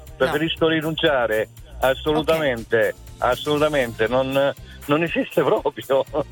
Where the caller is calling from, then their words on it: Manfredonia, Apulia, Italy; Sono di Manfredonia, dalla Porta del Gargaro. Per andare sul Gargaro dovete passare da me.